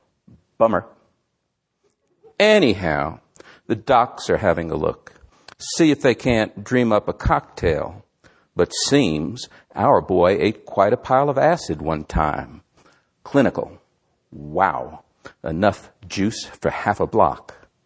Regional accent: New Jersey, United States; I'm from North Jersey. Every once in a while you'll hear a vowel. I've done what I could to camouflage that most of my life.

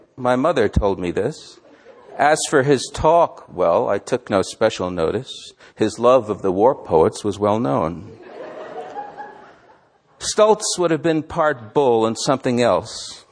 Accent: New Jersey, United States; I'm from North Jersey. Every once in a while you'll hear a vowel. I've done what I could to camouflage that most of my life.

